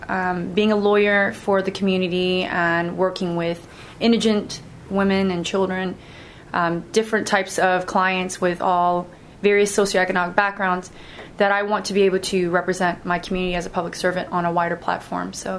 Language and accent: English; Pennsylvania, United States; born there; I am Vietnamese American, born outside of Philadelphia, Pennsylvania.